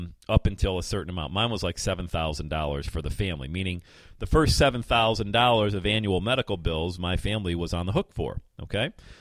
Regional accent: Bradford, Pennsylvania, United States; And then we moved to Bradford, Pennsylvania, my hometown where I have all these real estate rentals.

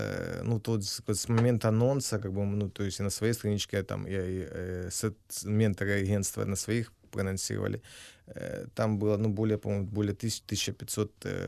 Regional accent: Horlivka, Donetsk Oblast, Ukraine; moved away; я вам скажу, что я же сам из Горловки, я, правда, не вот 5 лет уже не ездил в родной город

